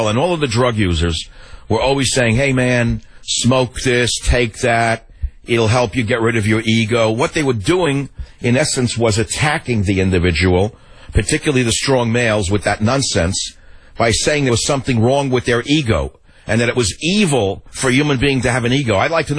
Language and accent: English; San Francisco, California, United States; Now let's go to KSFO in San Francisco, my hometown.